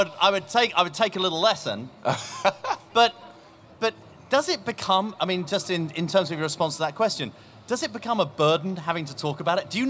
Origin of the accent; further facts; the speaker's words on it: New York, United States; So, my hometown, New York Giants, went and saw a couple of games this season.